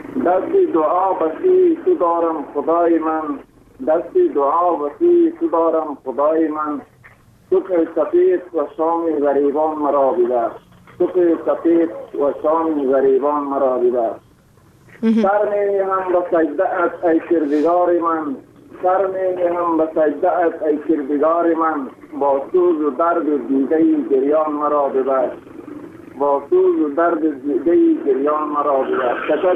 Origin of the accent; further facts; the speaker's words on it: Baghlan, Afghanistan; خودم از بغلان هستم، وزیفه این در پکتیکا هست.